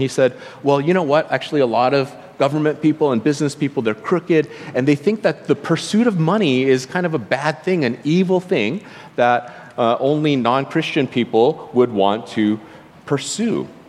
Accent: United States; although I'm Asian myself, I am Korean and I grew up in the United States, and so the mindset that I grew up with was quite Western in nature

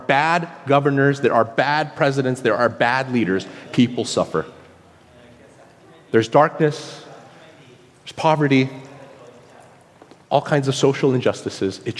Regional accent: Los Angeles, California, United States; growing up in Los Angeles, which is a very busy city with a lot of lights, even when you go into the mountains, it's hard to see the stars.

